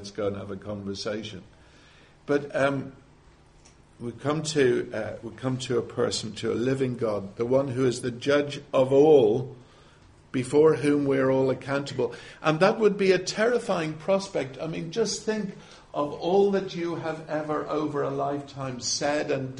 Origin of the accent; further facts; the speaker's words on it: Dublin, Leinster, Ireland; also born or lived in London; But the city I came from Dublin, was much, much, much smaller, only just over a million.